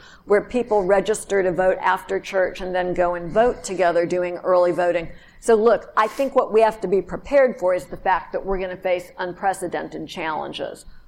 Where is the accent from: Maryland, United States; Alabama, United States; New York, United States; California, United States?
Alabama, United States; And I'm from Alabama. I know a poll tax when I see one.